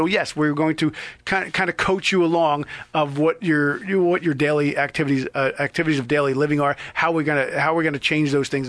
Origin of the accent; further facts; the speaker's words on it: New Jersey, United States; I grew up in Jersey, but it wasn't like, I wasn't in inner city. It was suburbs in Jersey.